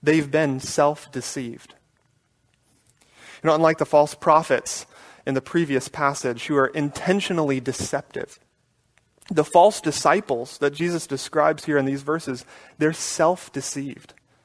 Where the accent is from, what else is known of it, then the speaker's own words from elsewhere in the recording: Atlanta, Georgia, United States; born there; For those of you who know that I was born in Atlanta and that I will always be a Braves fan